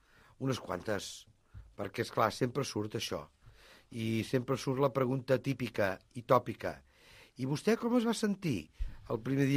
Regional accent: La Palma de Cervelló, Catalonia, Spain; quan vaig esdevenir alcalde del meu poble de La Palma

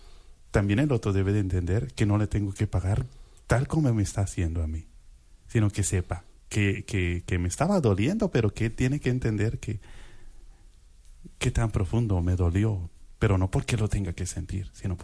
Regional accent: Mexico; Y yo, que soy mexicano.

